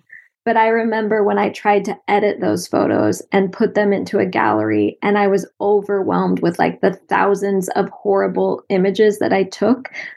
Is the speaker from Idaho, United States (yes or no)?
yes; Boise, Idaho, United States; now in Utah, United States; I'm based in Utah now. Yeah, I grew up in Boise, Idaho.